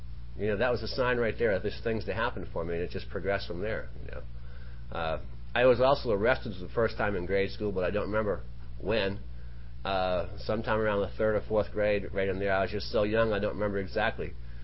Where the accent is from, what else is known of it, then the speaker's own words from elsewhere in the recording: Maine, United States; You know, I grew up on the East Coast, some of you can probably detect already. I do have an accent. I'm from Southern Maine, and they do things a little different back there than they do out here.